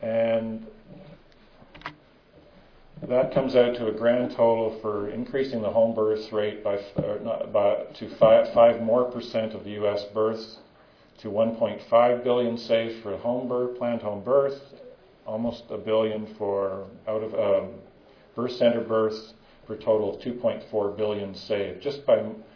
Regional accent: Canada; Being Canadian, I am a firm believer in universal single payer because I live in a system with it

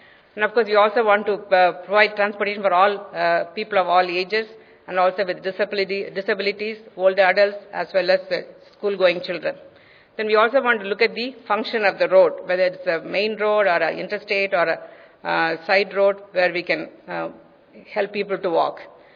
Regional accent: San Antonio, Texas, United States; I'm from San Antonio, Texas, and that's where I work for the City Health Department.

